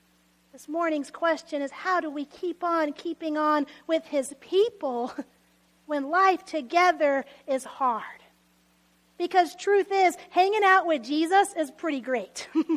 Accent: Texas, United States; I came from Texas. I was like, where have I landed?

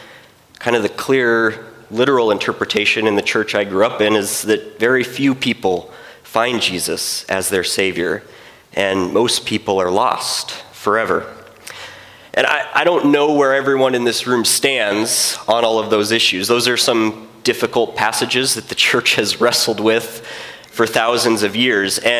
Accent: Belfair, Washington, United States; I was raised here in Belfair, Washington. I grew up out by Panther Lake on about 8 acres out there. And then when I was in high school, my parents moved into Lakeland Village.

